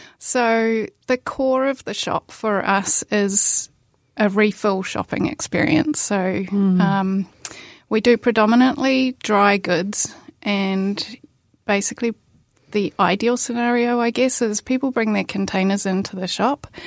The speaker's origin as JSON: {"language": "English", "town": "Warkworth", "region": "Auckland", "country": "New Zealand", "tie": "born or raised there", "moved": "as an adult", "lives_now": "Dunedin, New Zealand", "said": "So I am originally from the North Island, north of the north. Grew up in Warkworth area, which is now part of Greater Auckland. Moved to Dunedin during COVID times."}